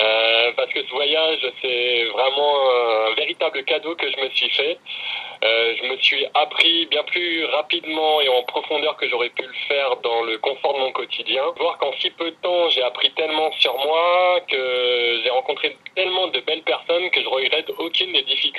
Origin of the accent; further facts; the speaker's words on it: Saint-Denis, Réunion; born there; je suis né à Saint-Denis de La Réunion.